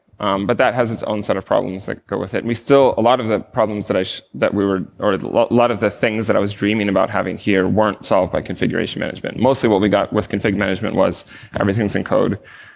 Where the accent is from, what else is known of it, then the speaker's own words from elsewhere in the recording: United States; If you can't tell already, I'm an American.